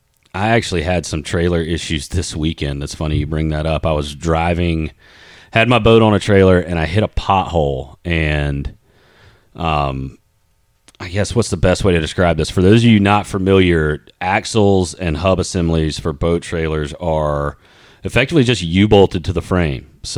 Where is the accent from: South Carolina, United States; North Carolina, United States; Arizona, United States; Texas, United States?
North Carolina, United States; Rocky Mount; when I moved from Eastern North Carolina up into Winston-Salem, and kind of that was, you know, when I moved there, I felt like that was the mountains. I came from Rocky Mount